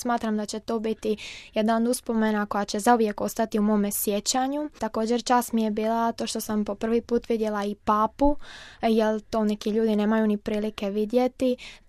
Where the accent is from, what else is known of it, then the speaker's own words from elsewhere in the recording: Split, Split-Dalmatia County, Croatia; dolazim iz Splita.